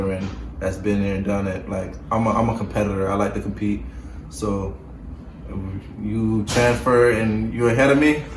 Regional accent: Florida, United States; My mindset, I feel like I'm from Florida, so I feel like we're the best.

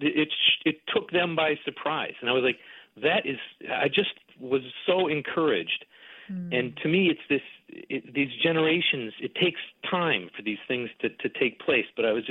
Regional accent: Wisconsin, United States; You know, I grew up in Wisconsin, so, you know, the demographics that were around me in Rapid City were familiar and not remarkable to me.

